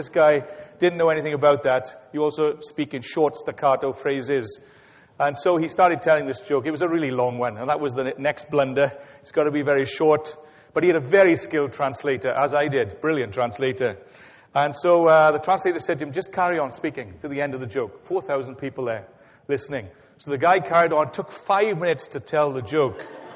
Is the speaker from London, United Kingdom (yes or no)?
no; Wales, United Kingdom; accent: Welsh; Though I dare say some of you are struggling with my Welsh accent, or my Wenglish, as we say in Wales.